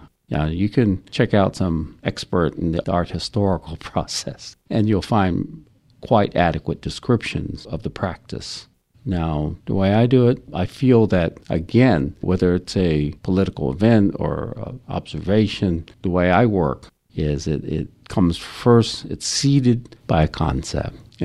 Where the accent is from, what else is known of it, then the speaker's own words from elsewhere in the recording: Texas, United States; Yes, growing up in Texas can leave you somewhat absent from Chinese culture if you're the only family in a neighborhood called the Fifth Ward.